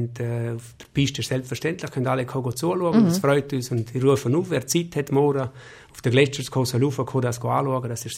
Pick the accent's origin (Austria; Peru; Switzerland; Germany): Switzerland; Als Schweizer hat man immer die Chance, dass man ein bisschen Sprache kann. Man ist gewöhnt, mit vier Kulturen umzugehen